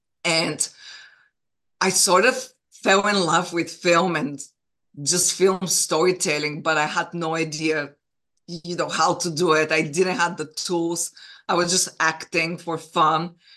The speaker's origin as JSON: {"language": "English", "country": "Bulgaria", "tie": "born or raised there", "said": "But I was born and raised in Bulgaria, communist Bulgaria. And I grew up during the communist time."}